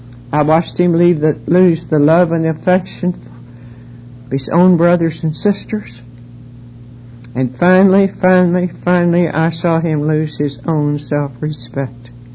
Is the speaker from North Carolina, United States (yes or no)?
yes; North Carolina, United States; accent: hillbilly; I'm a Texan by marriage, but I'm a hillbilly. I grew up in the hills of North Carolina, and hillbillies don't like to be obliged.